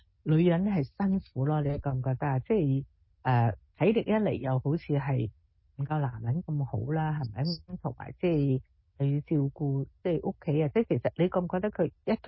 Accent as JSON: {"language": "Cantonese", "country": "China", "said": "我哋中国人咧，即系亚洲啲人咧"}